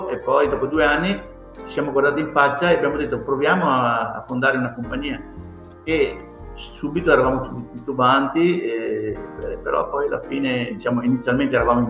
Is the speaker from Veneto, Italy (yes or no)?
yes; Verona, Veneto, Italy; accent: Veronese dialect; io faccio l'adattamento nel nostro dialetto veronese.